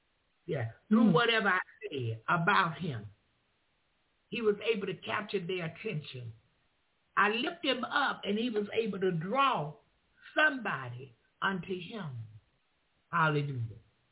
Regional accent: the South, United States; Yeah, I like all the chicken and dumplings. I like all of that. Because I'm from the South.

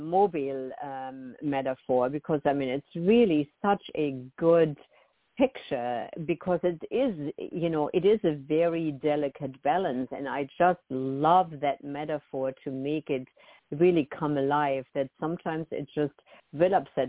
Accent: Germany; I grew up in the German culture, and punctuality is a huge value. Our trains run on time.

